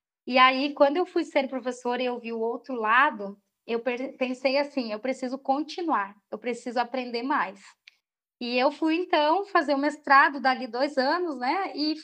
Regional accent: Araçabaixo, Brazil; born there; a comunidade do Araçabaixo, que é onde eu nasci, né?

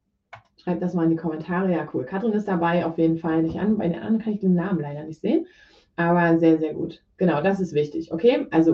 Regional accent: Brandenburg, Germany; ich komme aus Brandenburg, ja, ich wohne in 50 Kilometer ungefähr von der polnischen Grenze entfernt, in der Nähe von Berlin.

